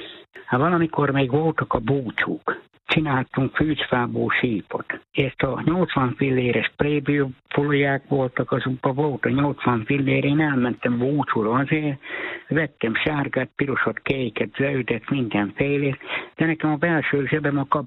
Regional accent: Hernádszentandrás, Borsod-Abaúj-Zemplén, Hungary; Még fiatalon gyerekkoromban otthon, tehát Hernád Szent Andráson születtem.

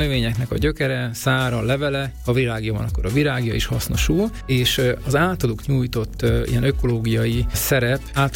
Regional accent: Debrecen, Hajdú-Bihar, Hungary; Én Debrecen egyik lakótelepén nőttem fel, és a 80-as, 90-es években emlékszek rá

